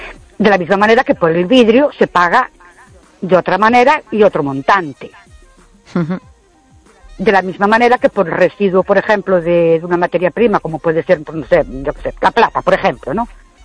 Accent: Ourense, Galicia, Spain; de Ourense.

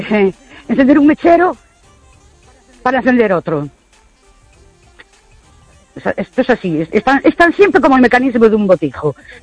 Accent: Ourense, Galicia, Spain; de Ourense.

